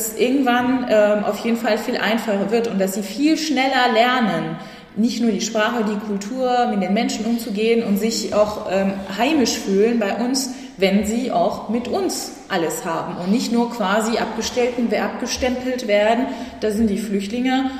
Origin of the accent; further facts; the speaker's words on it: France; also ich komme aus Frankreich, aber habe in Deutschland und Frankreich studiert